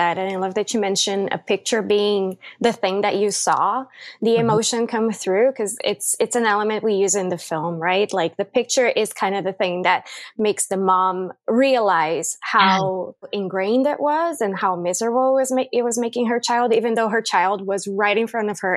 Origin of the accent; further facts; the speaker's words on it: Brazil; now in Canada; I am born and raised in Brazil, grew up there. I recently moved to Canada.